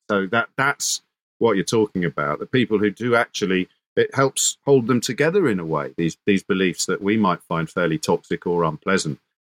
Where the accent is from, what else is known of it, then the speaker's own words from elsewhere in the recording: United Kingdom; Don't be ridiculous. We're British.